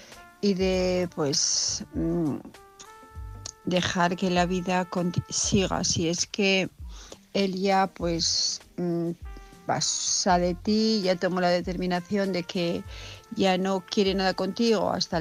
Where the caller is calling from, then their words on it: Asturias, Spain; de Asturias